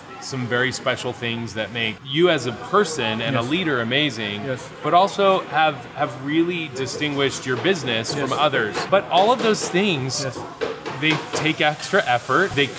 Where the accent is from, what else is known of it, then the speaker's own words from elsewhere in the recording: California, United States; Where are you from? California.